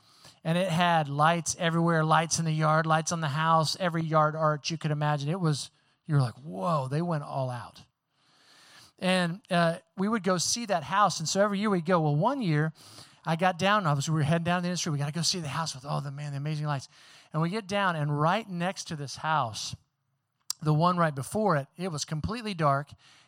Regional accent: Oklahoma, United States; When I grew up in Oklahoma, there was a neighborhood called Westbury.

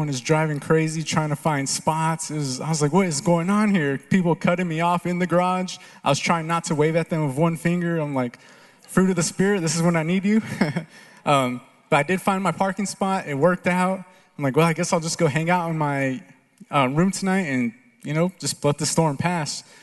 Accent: El Paso, Texas, United States; I'm from El Paso, it's all dirt out there, so I'm thinking, we don't have these storms, it's usually dust storms

